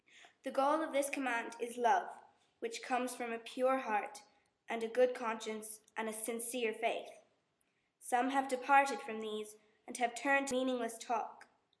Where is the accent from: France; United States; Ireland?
Ireland; Sligo, Connacht; I'm from Sligo